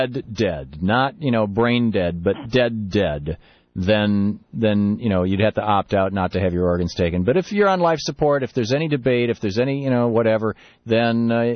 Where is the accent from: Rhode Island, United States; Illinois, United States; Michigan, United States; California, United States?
Michigan, United States; I grew up in Michigan. You find it all over Michigan.